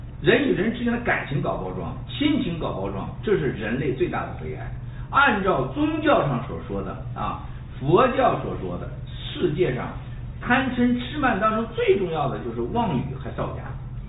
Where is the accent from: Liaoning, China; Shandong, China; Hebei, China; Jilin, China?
Jilin, China; Panshi; 我出生的地方是吉林磐石，磐石和华电是县辖县，非常近。